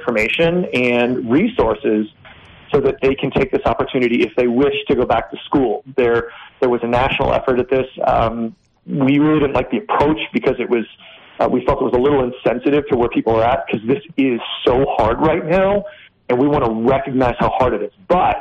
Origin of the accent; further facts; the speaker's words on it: Las Cruces, New Mexico, United States; but I'm from Cruces. I was down there a couple weeks ago.